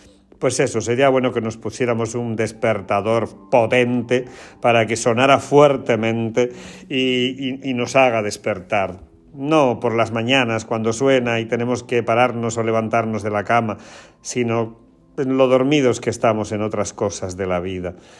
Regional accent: Porcuna, Andalusia, Spain; En mi pueblo de Porcuna también.

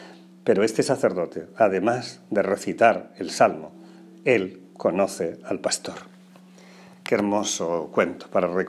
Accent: Porcuna, Andalusia, Spain; En mi pueblo de Porcuna también hay una famosa ermita y romería de San Marcos.

